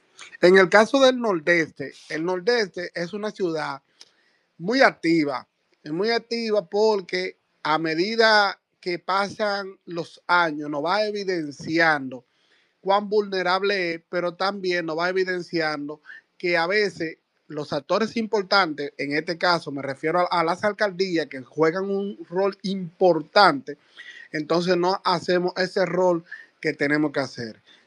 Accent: Dominican Republic; lo que nosotros debemos estar preparados como dominicanos

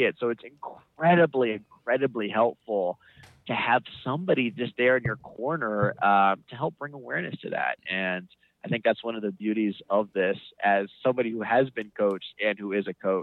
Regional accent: Washington, District of Columbia, United States; We grew up in the Washington, D.C. area.

